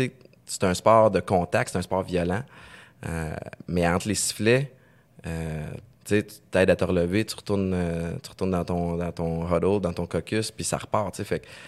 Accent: Montreal, Quebec, Canada; j'ai grandi à Montréal-Nord. Okay. Antique Montréal-Nord, dans ce coin-là.

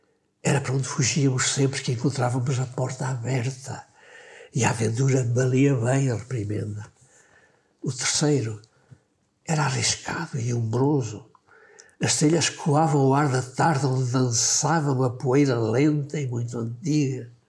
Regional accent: Macedo de Cavaleiros, Bragança, Portugal; Era a minha terra, por assim dizer, Chassim é Maçã de Cavaleiros.

